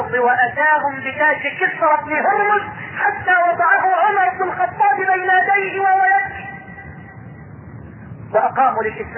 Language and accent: Arabic; Egypt; اللهم اني اسألك ان تجعل بلدنا مصر واحدا للامن والامان